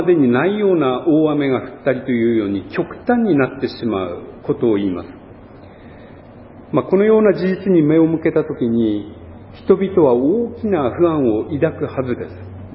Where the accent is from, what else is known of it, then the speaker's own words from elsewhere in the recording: Yamagata, Japan; 私の生まれ育った山形では一回も雪下ろしがなかったというんですね。あの非常に雪の多いところなんですけれども